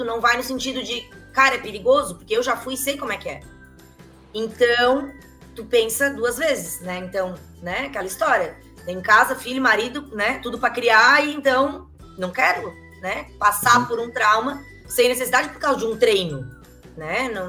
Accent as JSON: {"language": "Portuguese", "town": "Criciúma", "region": "Santa Catarina", "country": "Brazil", "said": "Eu sou de Criciúma, Santa Catarina, vou para Curitiba."}